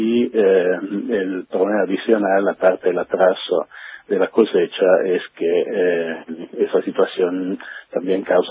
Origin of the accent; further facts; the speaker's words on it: Italy; Spanish is a second language; Yo soy de Italia, tal vez se nota del acento.